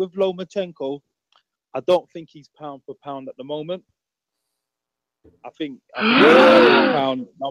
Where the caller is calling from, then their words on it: London, United Kingdom; From London.